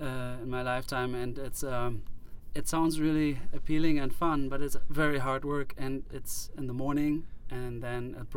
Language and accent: English; Germany; I'm from Germany